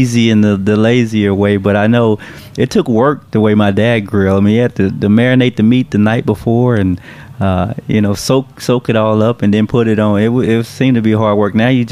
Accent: Houston, Texas, United States; now in Saratoga Springs, United States; I grew up in Houston.

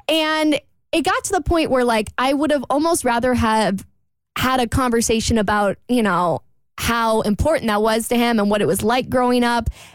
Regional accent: Jacksonville, Florida, United States; So anyway, I'm out in Jacksonville, my hometown, last week while we're on vacation.

